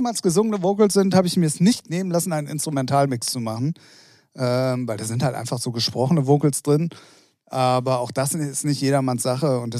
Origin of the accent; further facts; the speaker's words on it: Hamburg, Germany; als Hamburger Jung.